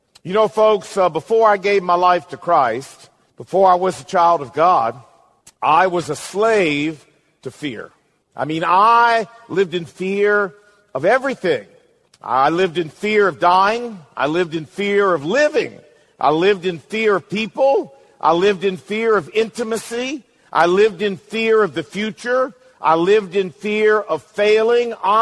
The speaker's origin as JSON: {"language": "English", "country": "United States", "said": "If we were, as Americans, still a Brit"}